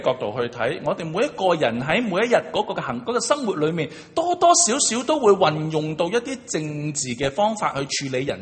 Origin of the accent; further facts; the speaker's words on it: China; 我们中国人对政治有一种冷感的。